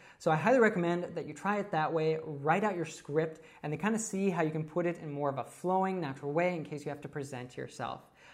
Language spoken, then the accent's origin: English; Colorado, United States; now in Barcelona, Spain; I was born and raised in Colorado, where I studied international affairs at the University of Colorado. I now currently live in Barcelona.